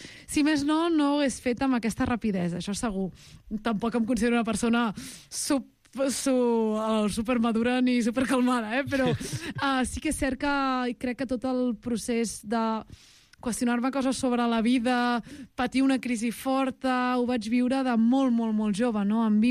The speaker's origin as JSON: {"language": "Catalan", "town": "Vilassar de Mar", "region": "Catalonia", "country": "Spain", "said": "Aquest any em vaig enfadar molt amb les eleccions del meu poble, de Vilassar de Mar"}